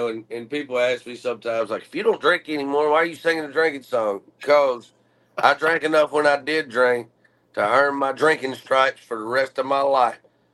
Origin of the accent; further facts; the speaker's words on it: Georgia, United States; I'm from Georgia, and we don't play all that.